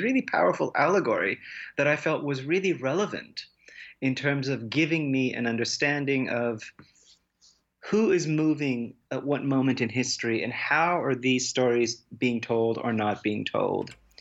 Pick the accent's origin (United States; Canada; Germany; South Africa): Canada; Saskatchewan; having spent a significant part of my life growing up in Saskatchewan. So the landscape, the culture is something that is familiar to me.